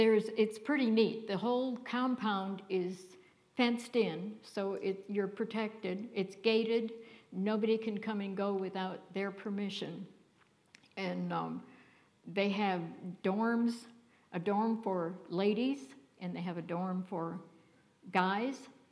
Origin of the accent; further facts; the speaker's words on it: Virginia, United States; I mean, I was an outsider in that group because I'm from Virginia and the rest were all from Ohio